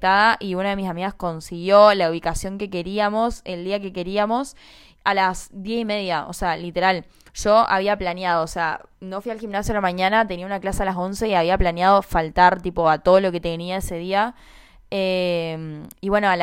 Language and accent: Spanish; Argentina; somos argentinas, no conseguimos y vos que sos de otro país, sí conseguiste